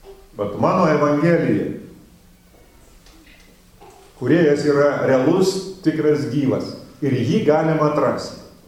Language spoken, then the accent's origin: Lithuanian; Utena, Utena County, Lithuania; Mano gimtasis miestas, Utena, turi futbolo komandą